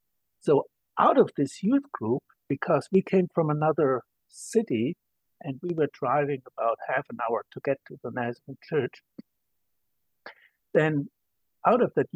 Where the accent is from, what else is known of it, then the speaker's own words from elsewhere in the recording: Germany; accent: German; English is a second language; Well, as you can hear, I'm from Germany. And so I have a German accent, worked on that for about 60 years. I grew up in a Lutheran home, and the traditional Lutheran Christian home.